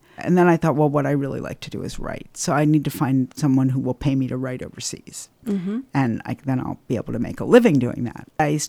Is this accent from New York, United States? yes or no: yes; New York, United States; also born or lived in Kansas; I grew up in New York before there were a lot of McDonald's.